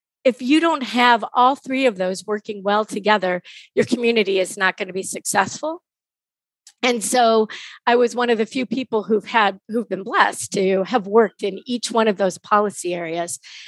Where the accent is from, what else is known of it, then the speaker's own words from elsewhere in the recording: Ohio, United States; You know, I grew up in Northeast Ohio.